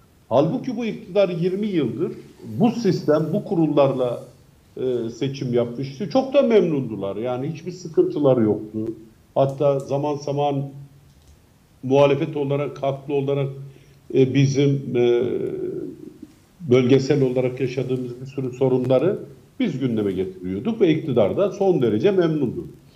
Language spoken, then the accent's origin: Turkish; Kars, Turkey; Atıyorum işte yani kendi memleketimden söyleyeyim. Kars'taki seçim kurulu hakimi siyasi partilerde oluşacak kurulda ya ben falan partinin yöneticini kabul etmiyorum diyebilir.